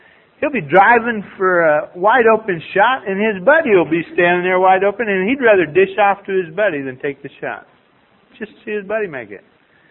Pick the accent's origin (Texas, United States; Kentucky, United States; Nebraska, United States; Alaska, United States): Nebraska, United States; And for instance, you know, I come from Nebraska. We have a football team